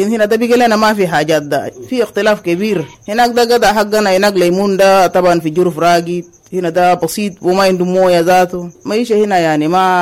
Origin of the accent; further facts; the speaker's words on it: Darfur, Sudan; now in Kakuma, Kenya; عادات والتقاليد ده طبعا عندنا في دارفور وهنا مختلف تماما.